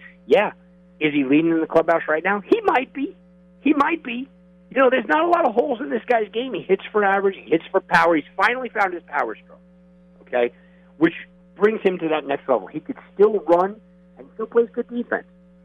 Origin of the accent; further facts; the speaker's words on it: New York, United States; Two New York injuries that I have to mention, and not because I'm from New York, just because of the nature of them.